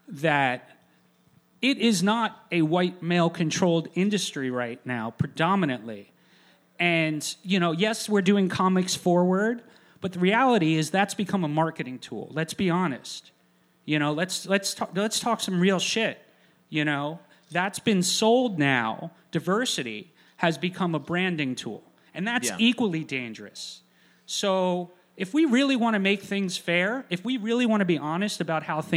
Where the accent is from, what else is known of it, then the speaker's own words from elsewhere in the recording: Miami, Florida, United States; are a big influence of mine because I grew up in Miami in the 80s.